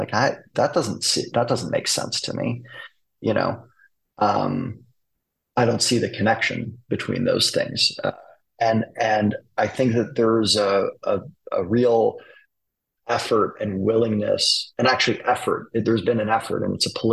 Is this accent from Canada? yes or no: yes; Canada; even as a Canadian.